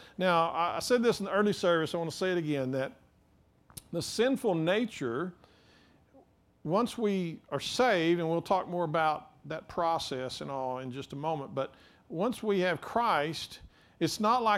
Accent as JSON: {"language": "English", "town": "Winters", "region": "Texas", "country": "United States", "tie": "born there", "said": "So I remember when I was growing up, I was born in Winters, Texas. Any Winters blizzards in the house?"}